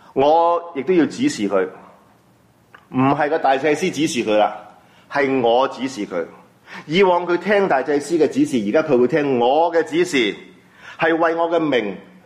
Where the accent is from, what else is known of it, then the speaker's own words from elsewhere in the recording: Taishan, Guangdong, China; 我係台山人